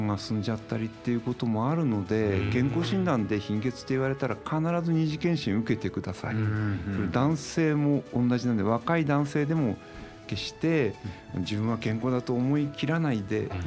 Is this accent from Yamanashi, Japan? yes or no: yes; Minami-Alps, Yamanashi, Japan; あの私はもともと出身が山梨県の南アルプス市、知ってますか？